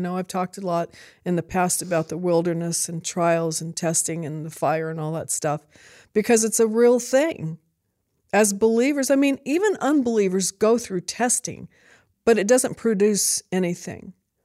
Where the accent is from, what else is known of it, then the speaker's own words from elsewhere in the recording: United States; And it's a battle, because we're so human. And we're very American.